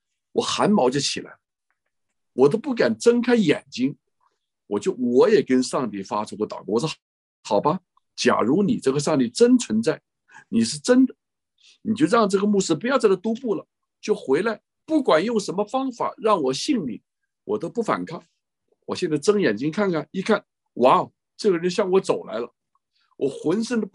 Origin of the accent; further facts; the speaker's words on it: China; 能抓我们就是大陆的青年啊